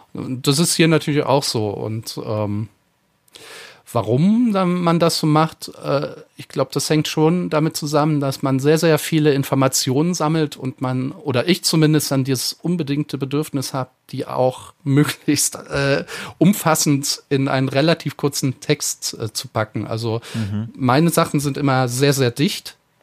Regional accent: Eifel, Germany; wie mit den Dialekten in der Eifel, wo ich herkomme, wo dann von Dorf zu Dorf die Begriffe so sich ein bisschen unterscheiden

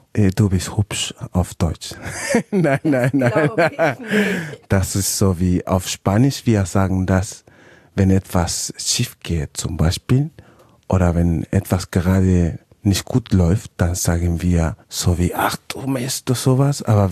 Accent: Chile; now in Germany; Ich bin seit 8 Jahren hier und ich komme ja aus Chile.

